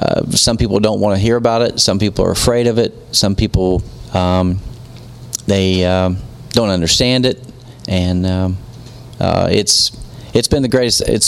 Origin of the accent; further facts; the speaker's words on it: Bedford, Indiana, United States; I grew up in Bedford, Indiana